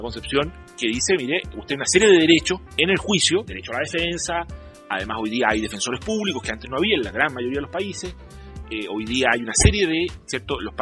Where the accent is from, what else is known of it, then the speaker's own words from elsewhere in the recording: Chile; en mi país, en Chile, que es un típico caso